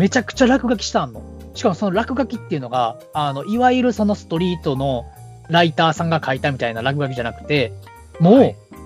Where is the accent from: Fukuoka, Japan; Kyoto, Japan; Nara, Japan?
Kyoto, Japan; まあ僕京都出身なんで